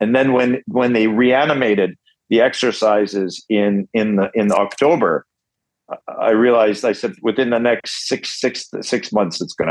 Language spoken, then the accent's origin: English; Canada; I grew up in Canada in a Ukrainian family